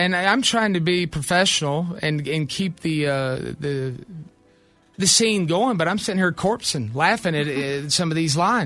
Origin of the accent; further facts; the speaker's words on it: South Carolina, United States; I'm from South Carolina, where kids hate their deadbeat baby daddy while they love another girl's deadbeat baby daddy.